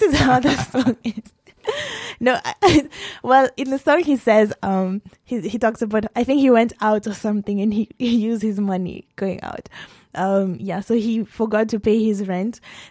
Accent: Kenya; Oh my gosh, this is actually embarrassing for me being a Kenyan.

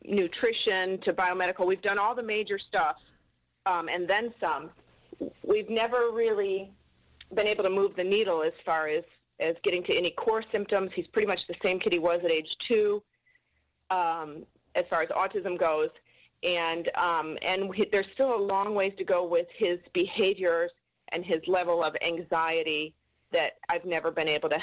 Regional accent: Texas, United States; I'm from Texas, and I have a 17-year-old son with autism

